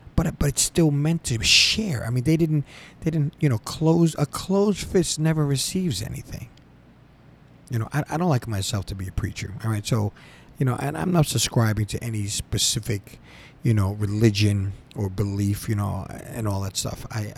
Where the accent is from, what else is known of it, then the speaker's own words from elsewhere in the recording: Northeast, United States; I'm from the Northeast, and I'm very close here to New York City.